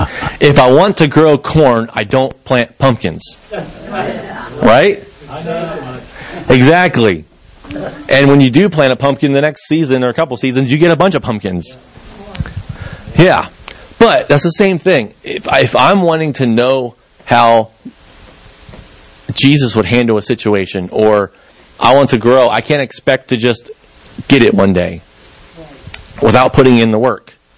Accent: United States; We have, as Americans, I love being an American.

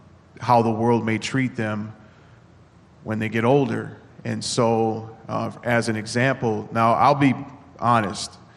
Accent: Minneapolis, Minnesota, United States; I've learned over time and growing up in Minneapolis that when you get pulled over

